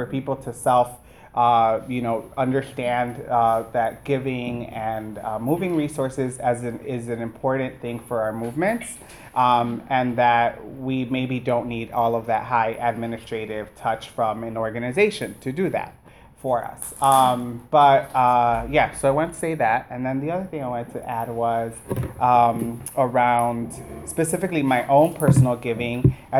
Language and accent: English; Chicago, Illinois, United States; Is anyone here from Chicago? Yay! I'm from Chicago, from Crossroads Fund.